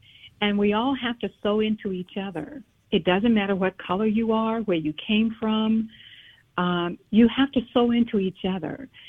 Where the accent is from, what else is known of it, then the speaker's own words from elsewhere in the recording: Mississippi, United States; I grew up picking cotton in Mississippi.